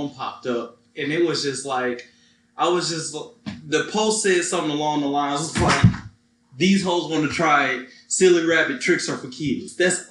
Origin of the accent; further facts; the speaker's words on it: Detroit, Michigan, United States; now in Atlanta, United States; I'm from Detroit.